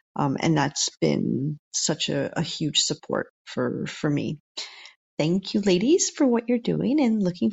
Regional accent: United States; now in Essen, Germany; I'm an American living in Essen, Germany.

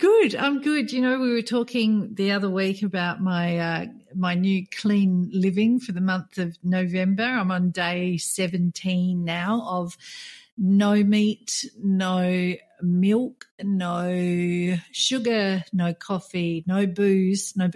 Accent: Australia; now in Qatar; I'm an Aussie based here in Qatar.

